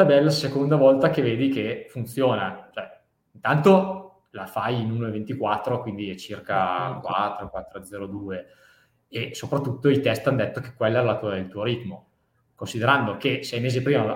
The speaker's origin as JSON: {"language": "Italian", "town": "Lodi", "region": "Lombardy", "country": "Italy", "said": "gli ho detto ma guarda che io sono di Lodi"}